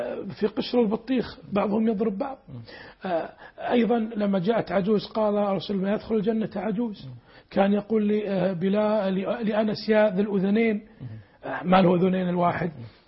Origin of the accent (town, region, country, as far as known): Saudi Arabia